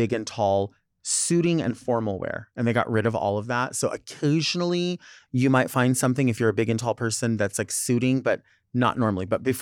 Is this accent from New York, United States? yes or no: no; Arizona, United States; Although I'm not from Southern California, I grew up in Southern Arizona.